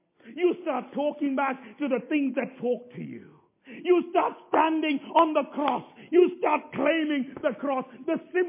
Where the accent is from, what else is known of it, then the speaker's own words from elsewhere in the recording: India; now in United Kingdom; Let me tell you, I grew up in India.